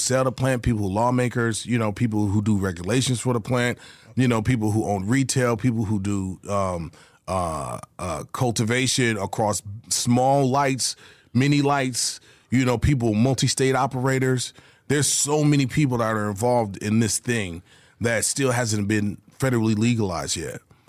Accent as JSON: {"language": "English", "town": "Detroit", "region": "Michigan", "country": "United States", "said": "I was on the east side, Seven Mile in Healy."}